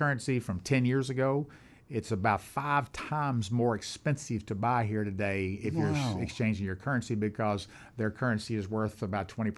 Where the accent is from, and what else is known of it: Tennessee, United States; born or raised there